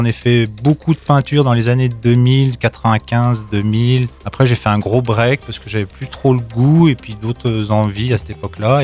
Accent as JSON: {"language": "French", "town": "Tignes", "region": "Auvergne-Rhône-Alpes", "country": "France", "tie": "born there", "said": "je suis né à Tignes, comme tous mes ancêtres."}